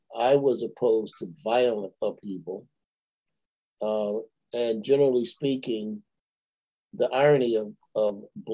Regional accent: Chicago, Illinois, United States; When I grew up in Chicago, when it was racially segregated, the Black community was thriving with businesses because you couldn't go anywhere.

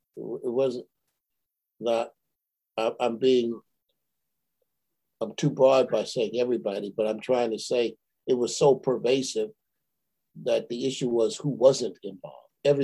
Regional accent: Chicago, Illinois, United States; When I grew up in Chicago, when it was racially segregated, the Black community was thriving with businesses because you couldn't go anywhere.

